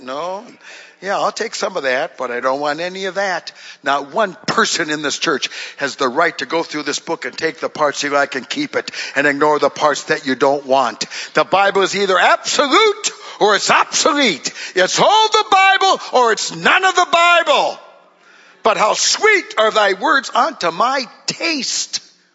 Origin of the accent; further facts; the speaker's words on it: Duluth, Minnesota, United States; born there; Now, I was born in Duluth, Minnesota.